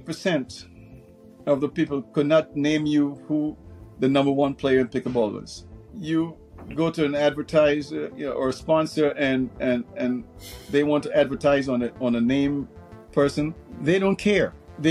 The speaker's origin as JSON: {"language": "English", "country": "Guyana", "tie": "born or raised there", "said": "I started off as a young table tennis player in my home country. I was born in Guyana in South America."}